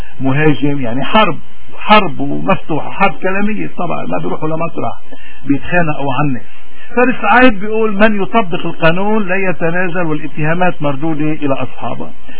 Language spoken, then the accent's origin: Arabic; Lebanon; ولكن بالنهاية شو حصدنا كلبنانيين؟